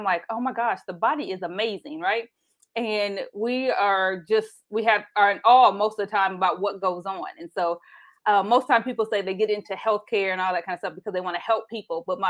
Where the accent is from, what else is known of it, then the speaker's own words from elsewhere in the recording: Anderson, Indiana, United States; The first part, growing up in Anderson, Indiana